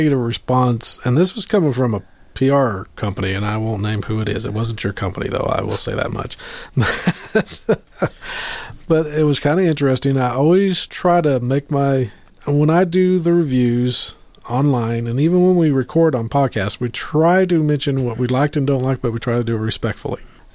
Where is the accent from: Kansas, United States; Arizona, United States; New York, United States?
Kansas, United States; Good Lord, I'm in Kansas, as you can tell by my accent.